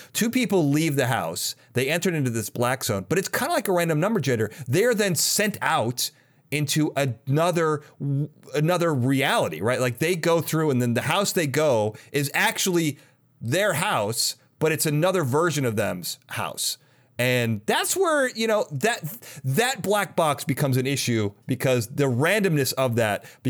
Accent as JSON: {"language": "English", "country": "United States", "said": "Great part of our country, Denon. I'm an American first."}